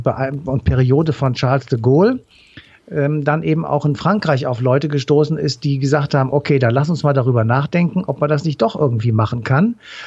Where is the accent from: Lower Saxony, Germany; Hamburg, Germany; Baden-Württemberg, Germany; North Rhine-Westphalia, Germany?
North Rhine-Westphalia, Germany; Cologne; ich komme ja aus Köln hier